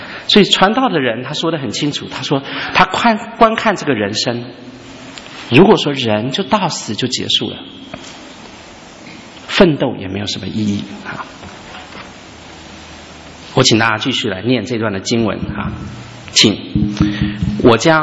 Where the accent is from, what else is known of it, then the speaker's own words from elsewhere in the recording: China; 其实生命在我们中国人心里面是有一个永恒的心在里面